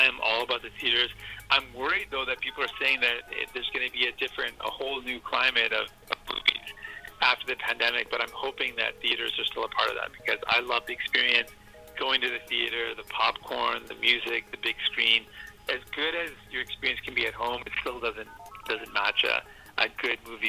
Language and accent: English; Toronto, Ontario, Canada; born there; And so I was born in Toronto